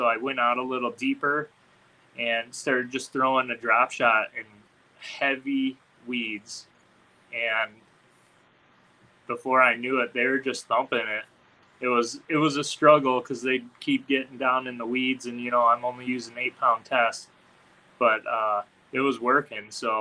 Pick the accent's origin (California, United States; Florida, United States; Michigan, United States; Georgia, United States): Michigan, United States; I'm from Michigan, but yeah.